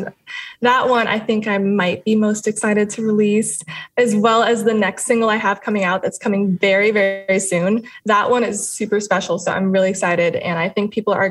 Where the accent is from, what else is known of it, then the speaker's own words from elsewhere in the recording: United States; I love being Cuban American.